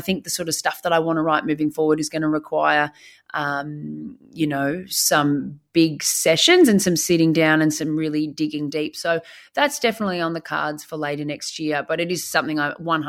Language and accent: English; Bendigo, Victoria, Australia; I did Bendigo, obviously my hometown, which was a cracker, and we had a ball there.